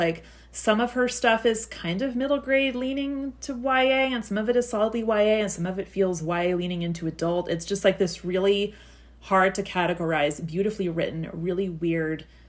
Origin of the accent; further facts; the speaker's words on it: Texas, United States; I grew up in Texas. I love the Rangers, and I'll always love the Rangers. But I moved up north, and last year I discovered the Phillies